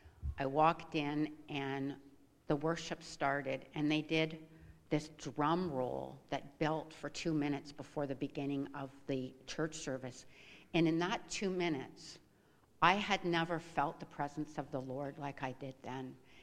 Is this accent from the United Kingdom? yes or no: no; Dundas, Ontario, Canada; I come from Ontario, a very small town called Dundas. I was the last born in a family of four